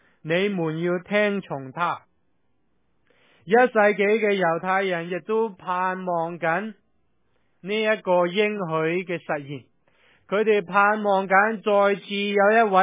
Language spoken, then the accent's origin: Cantonese; New York, United States; 我从纽约嚟嘅，咁见到呢啲路呢我唔投诉，因为纽约嗰啲路就算唔系落雪都比呢度嘅路要难。